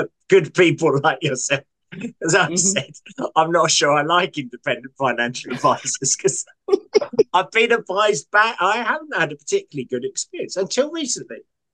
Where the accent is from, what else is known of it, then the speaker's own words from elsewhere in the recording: United Kingdom; because we hate talking about money because we're British.